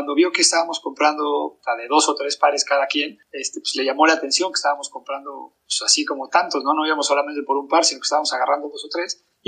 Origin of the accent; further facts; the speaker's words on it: Mexico; como buen mexicano, fuimos y tocamos la puerta a ver si había alguien